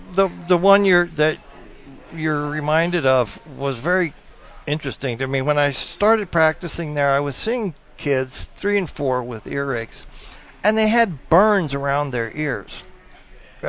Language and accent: English; Albuquerque, New Mexico, United States; Yes, I'm born and raised in Albuquerque.